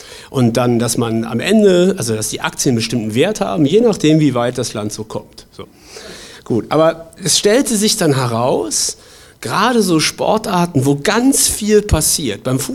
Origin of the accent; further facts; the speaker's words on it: Bonn, North Rhine-Westphalia, Germany; Ich bin in Bonn aufgewachsen, bin dann ins Ruhrgebiet gegangen zum Studium.